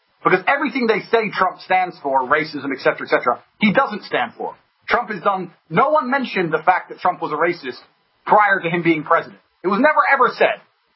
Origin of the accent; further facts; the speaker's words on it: United States; I'm an American myself.